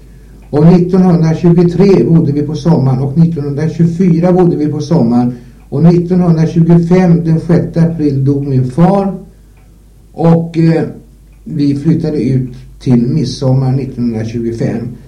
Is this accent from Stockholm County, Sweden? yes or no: yes; Stockholm, Stockholm County, Sweden; born there; Jag är född i Kungsholms församling i Stockholm och kom till handeln 1925.